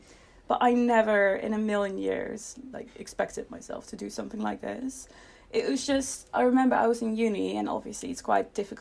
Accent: South Holland, Netherlands; now in United Kingdom; No, I'm from the Netherlands.

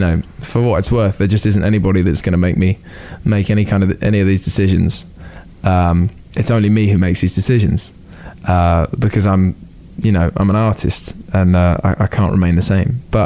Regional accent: United Kingdom; And I think as a British person, you come to America and you want a bit of that.

